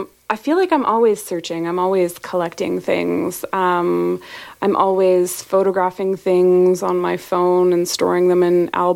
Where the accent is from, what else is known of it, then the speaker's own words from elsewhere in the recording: Calgary, Alberta, Canada; now in Nova Scotia, Canada; So I'm from Calgary, as you mentioned. I think, you know, being distanced and being in Nova Scotia has really come to teach me how much I love the Rocky Mountains of Alberta.